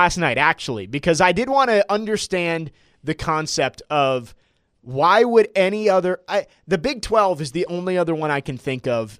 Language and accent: English; Bellevue, United States; from Bellevue, and I have spoken.